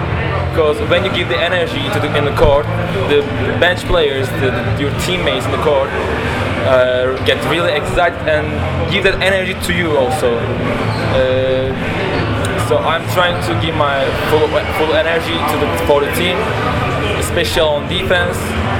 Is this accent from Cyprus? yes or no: yes; Cyprus; English is a second language; now in Istanbul, Turkey; I'm coming from Cyprus. My hometown is Cyprus